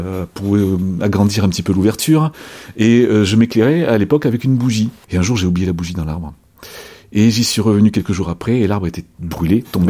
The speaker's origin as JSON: {"language": "French", "region": "Nouvelle-Aquitaine", "country": "France", "tie": "born there", "said": "mes origines bretonnes, même si je suis né dans les Landes, mes origines bretonnes sont fortes et sont toujours très ancrées pour moi."}